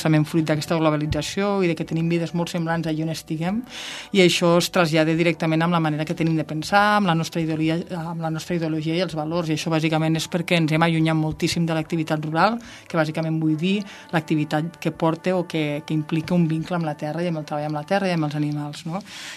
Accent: Catalonia, Spain; nosaltres som del Pallars Sobirà, és zona on es va reintroduir l'os ja farà 26 anys

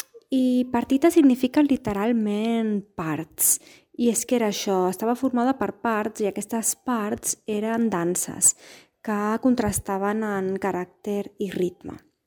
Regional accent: El Masnou, Catalonia, Spain; vam trobar una professora de música al meu poble, al Masnou

